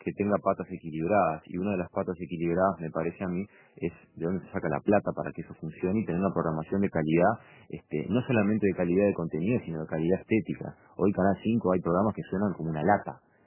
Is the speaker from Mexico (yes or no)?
no; Uruguay; Yo, si algo tengo para reclamar como uruguayo